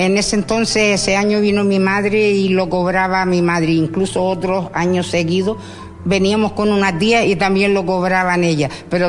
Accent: Cofete, Canary Islands, Spain; also born or lived in Jandía; soy de Jandía y criada en Cofete.

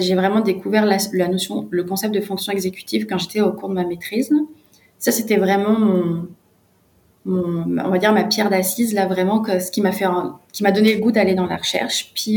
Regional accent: France; moved away as an adult; Moi, je viens de France, donc je suis étudiante internationale ici.

